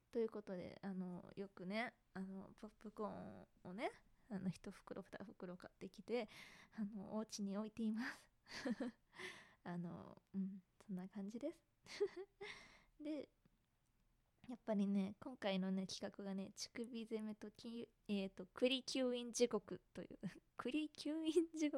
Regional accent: Yokohama, Kanagawa, Japan; also born or lived in Kansai; 出身地は神奈川県です。横浜とかです。

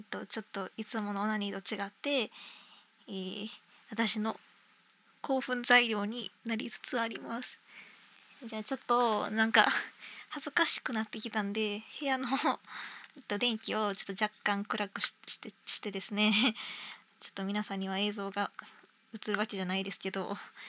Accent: Kansai, Japan; accent: Kansai; まあ一応関西出身なんで関西弁でやらせてもらおうと思います。

